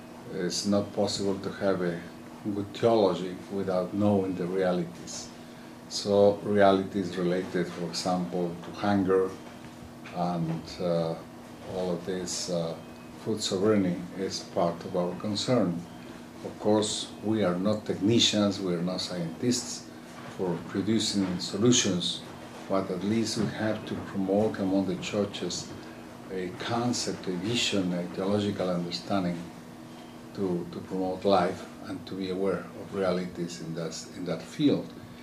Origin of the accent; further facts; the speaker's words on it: Quito, Pichincha, Ecuador; I'm from Ecuador, from the city of Quito